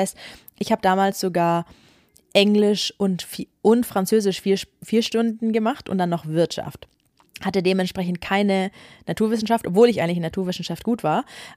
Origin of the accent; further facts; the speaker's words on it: Germany; also born or lived in Spain; Also ich bin zweisprachig aufgewachsen. Deutsch und Spanisch. Mein Vater ist Spanier, meine Mutter ist Deutsche. Ich bin größtenteils in Deutschland aufgewachsen, aber teilweise waren wir auch in Spanien, auch in der Schule.